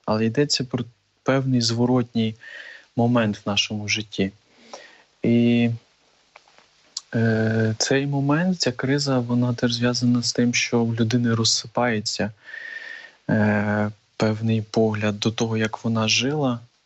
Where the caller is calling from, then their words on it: Warsaw, Masovian Voivodeship, Poland; я з Варшави.